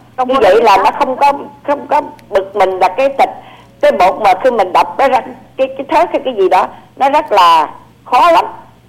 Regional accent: Southern Vietnam, Vietnam; Tôi là người Nam.

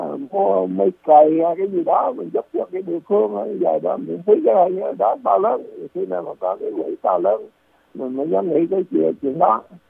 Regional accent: Central Vietnam, Vietnam; Thì dĩ nhiên là mình dân miền Trung là tại vì thiên tai khổ sở thì mình thương tướng mình giúp đỡ cho trong lúc đó khổ như vậy.

